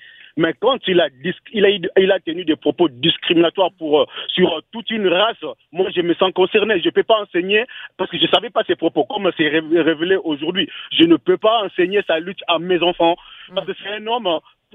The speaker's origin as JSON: {"language": "French", "country": "DR Congo", "said": "Moi, je suis de la RDC. Nous avons été colonisés par des Belges."}